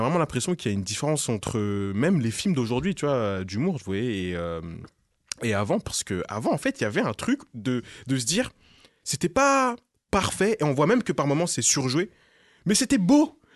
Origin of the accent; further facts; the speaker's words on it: Cameroon; parce que Camerounais, je suis Camerounais, voilà.